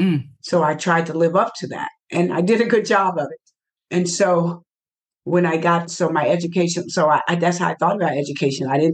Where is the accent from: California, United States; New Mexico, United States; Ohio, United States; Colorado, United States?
Ohio, United States; Cincinnati; Because I'm from Cincinnati, Ohio.